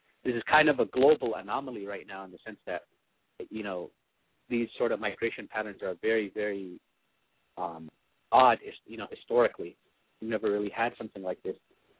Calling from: Virginia, United States; Hey, Kyle, Mike. … calling from Virginia.

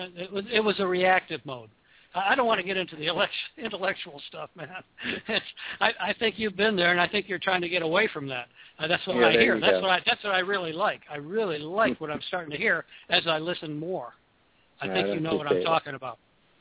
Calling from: Washington, District of Columbia, United States

